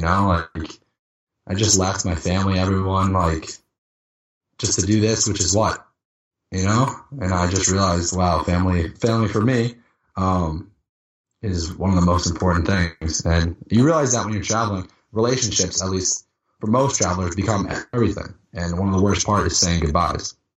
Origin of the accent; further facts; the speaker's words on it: Boston, Massachusetts, United States; No. They just moved here, my parents. I'm from Boston.